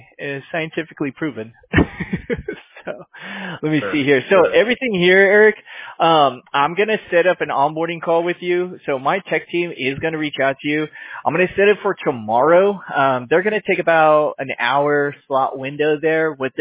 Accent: California, United States; I grew up in California. And we grew up down here in the Orange County area, went to school in LA County

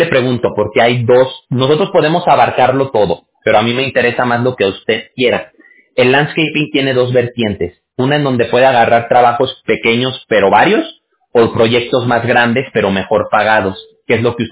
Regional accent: Aguascalientes, Mexico; now in California, United States; ya llevo un rato aquí viviendo en California, que es en donde nosotros también estamos ubicados, pero sí, yo soy de allá de México y yo viví la mayoría de mi vida allá en Aguascalientes.

